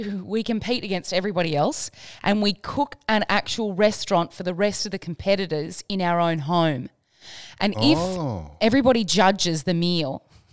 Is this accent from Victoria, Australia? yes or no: no; Gold Coast, Queensland, Australia; also born or lived in Tasmania; I was born in Tasmania, lived on the Gold Coast, so I was watching you on the Gold Coast